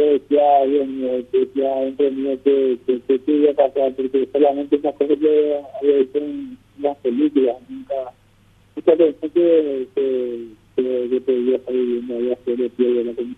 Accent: Paraguay; nosotros como paraguayos no estamos acostumbrados a estas cosas. Porque nosotros en Paraguay nunca hemos vivido una situación así.

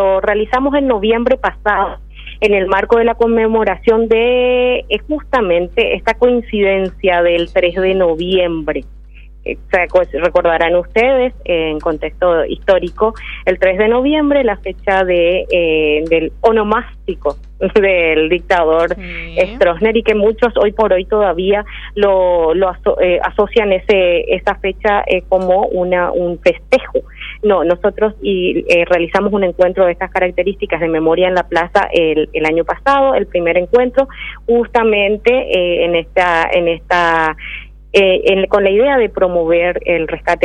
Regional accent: Paraguay; como personas paraguayos y paraguayas

